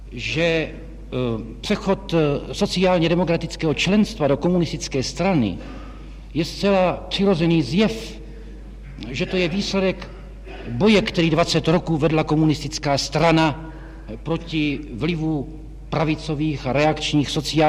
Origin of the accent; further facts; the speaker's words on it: Jihlava, Vysočina Region, Czechia; born there; V Jihlavě 16. května 1904.